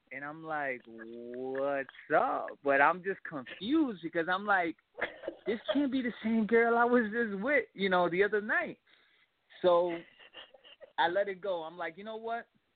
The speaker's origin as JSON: {"language": "English", "region": "New York", "country": "United States", "said": "Well, we're originally from New York. That's where we're based out of."}